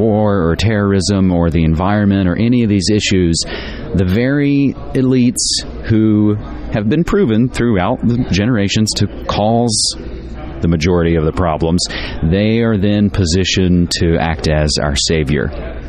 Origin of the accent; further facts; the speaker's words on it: West Virginia, United States; you know, my home state of West Virginia.